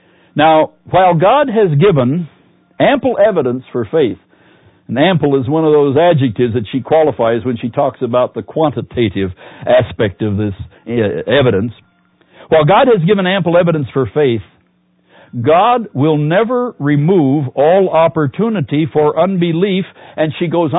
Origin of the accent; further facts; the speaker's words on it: Pittsburgh, Pennsylvania, United States; My earliest memories are of Pennsylvania. I was born in Pittsburgh in 1927, and my father was the pastor of what was then called the Carr Street Church, and that church still stands.